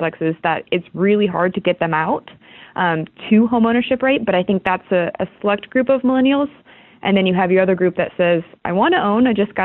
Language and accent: English; Cleveland, Ohio, United States; But, you know, you and I spoke about how I grew up in Cleveland.